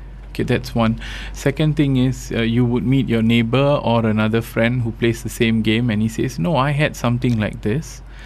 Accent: Johor, Malaysia; Okay, the way I look at it is that I'm from Johor. Oh, it's very, very popular there.

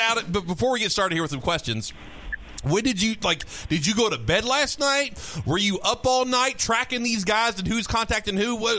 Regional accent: Louisville, Kentucky, United States; I was like, I'm from Dixie Highway. I know what trouble is.

